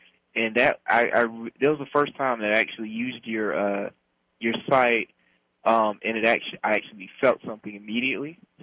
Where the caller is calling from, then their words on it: Washington, United States; Hi, I'm calling from Washington State.